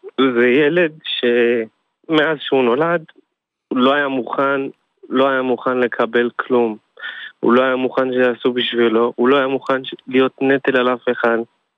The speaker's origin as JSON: {"language": "Hebrew", "town": "Jerusalem", "region": "Jerusalem District", "country": "Israel", "said": "אנחנו מירושלים."}